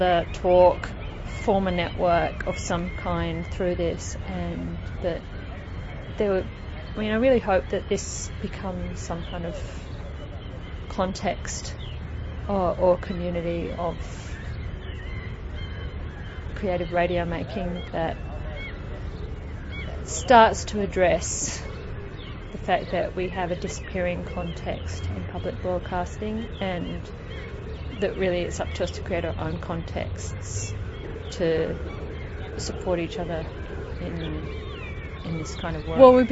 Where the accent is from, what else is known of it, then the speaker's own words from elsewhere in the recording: Australia; now in Finland; I'm an Australian sound artist, currently living in Finland where I work and teach.